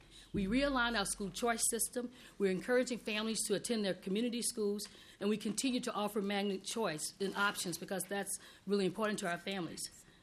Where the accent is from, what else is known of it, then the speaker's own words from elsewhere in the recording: Selma, Alabama, United States; And I must say, 2050 looks much different than my world growing up in Selma, Alabama.